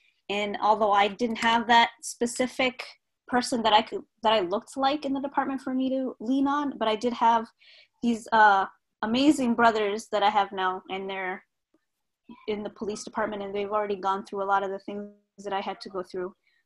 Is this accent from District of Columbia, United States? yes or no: no; St. Paul, Minnesota, United States; I'm from St. Paul, Minnesota. And originally, I'm Oromo. My dad is from Oromia, but I grew up in Minnesota, so I don't really speak Oromo. I spent my whole life in St. Paul.